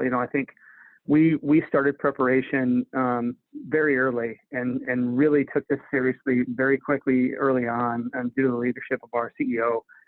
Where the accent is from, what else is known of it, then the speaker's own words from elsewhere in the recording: South Dakota, United States; moved away as an adult; now in Nebraska, United States; I am from Eastern South Dakota, so I've been here for very quickly. It'll be about 8 years that I've been in Nebraska in this role.